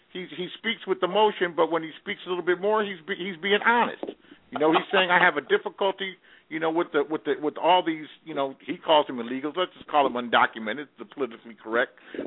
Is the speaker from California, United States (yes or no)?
yes; Los Angeles, California, United States; I'm not that familiar with Alabama. I'm from Los Angeles.